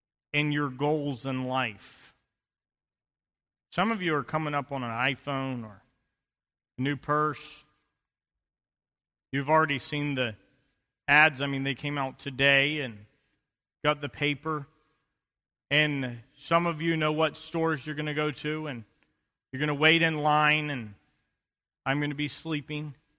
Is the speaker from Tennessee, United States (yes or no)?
yes; Tennessee, United States; I'm from Tennessee, and the house I grew up in, if you go back to that house, it's all been torn down and grown over with weeds